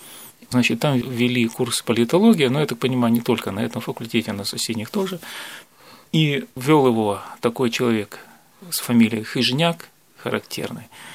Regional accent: Kyiv, Ukraine; moved away as an adult; now in Moscow, Russia; Но я как часть этого народа, украинского народа, я там родился, вырос в Киеве, сформировался как человек полностью, то есть стал взрослым, стал зарабатывать деньги, там жил все время, ну, до недавнего времени. Я переехал в Москву.

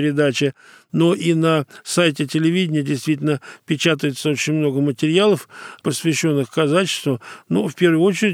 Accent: Moscow, Russia; Мы, может быть, вы знаете, но вот мы, москвичи, мало чего знаем, чем они занимаются.

